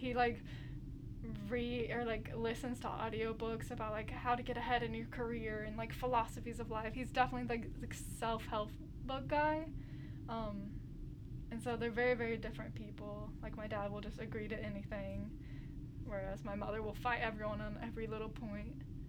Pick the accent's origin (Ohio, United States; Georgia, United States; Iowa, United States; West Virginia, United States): Georgia, United States; Fort Oglethorpe; I grew up in Fort Oglethorpe, Georgia. Not to dox myself, but but it's like, I think now the population is 10,000, so it's been growing, and it's very red.